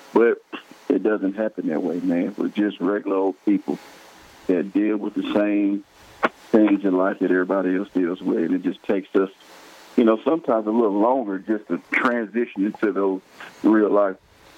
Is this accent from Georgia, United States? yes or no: yes; Atlanta, Georgia, United States; he was a guy that I looked up to growing up in Atlanta. You know, people always compared me to him in high school and even at Tennessee